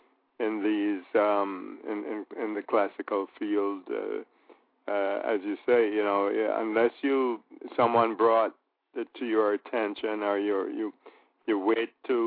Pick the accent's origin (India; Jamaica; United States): Jamaica; And as a Jamaican, I'm so proud when we can walk and, you know, with our head high